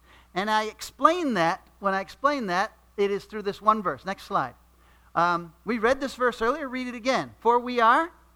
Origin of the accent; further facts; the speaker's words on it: New England, United States; For much of my life growing up in New England, I didn't have a very clear purpose or direction in life.